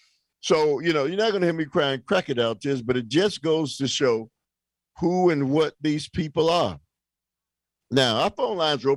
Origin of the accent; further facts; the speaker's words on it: United States; You know, I'm an American